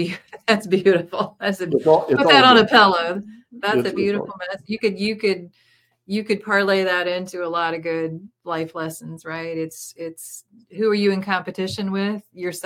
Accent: Iowa, United States; So I grew up doing that and always thought, I grew up in Iowa.

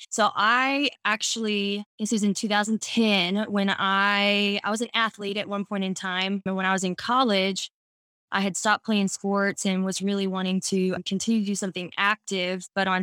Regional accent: Texas, United States; now in Tyler, United States; I am currently living in Tyler, Texas. I'm from the Dallas area originally, but I've been here for quite a while, about a decade now.

